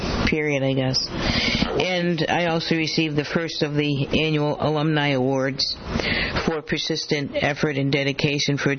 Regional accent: Dorchester, Massachusetts, United States; I grew up in Dorchester.

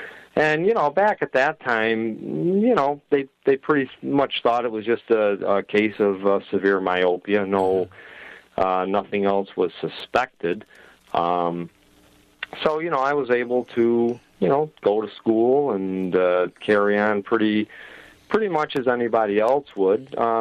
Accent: Gloversville, New York, United States; Yep, actually, I was born in Gloversville, and I have lived here all 50 years of my life.

